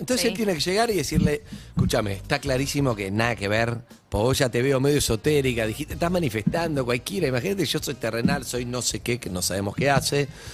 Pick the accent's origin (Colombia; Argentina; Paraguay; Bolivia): Colombia; porque yo soy tranquilo, colombiano